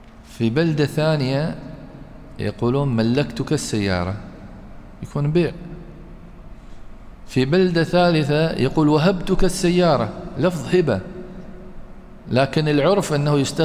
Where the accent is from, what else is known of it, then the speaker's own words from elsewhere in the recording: United Arab Emirates; يعني مثلا عندنا في الإمارات